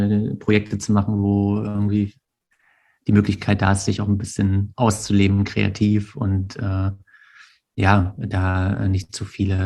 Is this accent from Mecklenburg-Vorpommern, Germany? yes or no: yes; Göhren, Mecklenburg-Vorpommern, Germany; Na, ich bin in mein Dorf zurückgekehrt, in dem ich aufgewachsen bin, aus Göhren auf der Insel Rügen.